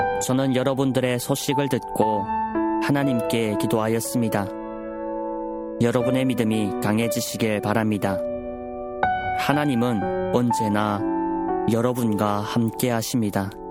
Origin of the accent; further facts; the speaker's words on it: North Korea; 그렇게 살아가고 있는 우리 북조선 고향 땅에 계시는